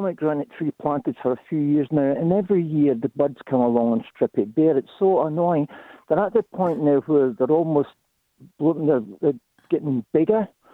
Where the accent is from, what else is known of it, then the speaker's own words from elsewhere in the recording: Scotland, United Kingdom; now in Australia; because everybody tells me I'm more Australian than Scottish.